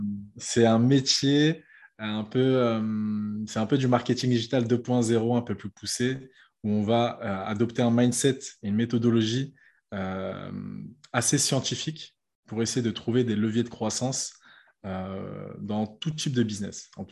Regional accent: Paris, Île-de-France, France; je suis né à Paris, donc dans le 20e arrondissement à Porte de Bagnolet. J'ai grandi là-bas, donc j'ai fait toutes mes classes scolaires là-bas.

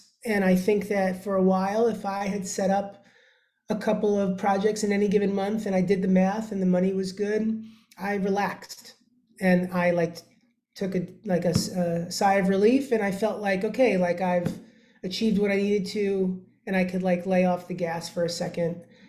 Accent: New York, United States; And I'm from New York, so coming home and going to New York was also coming home.

